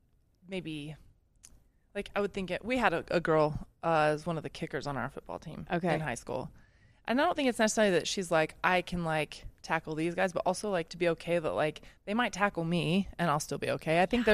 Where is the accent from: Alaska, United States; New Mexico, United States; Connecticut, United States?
New Mexico, United States; Bosque Farms; My mom came from Wyoming and like outdoorsy mountains. Like, we grew up down in Bosque Farms.